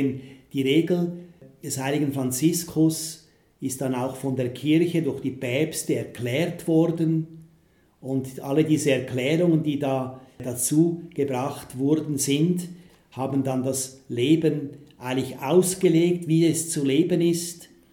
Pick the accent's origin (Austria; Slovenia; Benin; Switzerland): Switzerland; now in Poland; Der Begriff Bernhardiner ist bei uns in der Schweiz ja eben gebunden an die Hunderasse, die auf dem großen St. Bernhard gehalten wurde von den Mönchen.